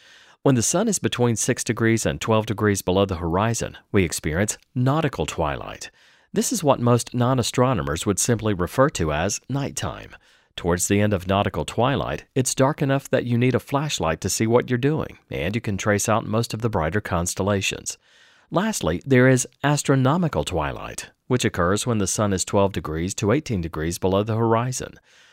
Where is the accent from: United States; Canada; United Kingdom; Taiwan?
Canada; British Columbia; As a Canadian, I'm accustomed to long, lingering twilights. Indeed, from my home in southern British Columbia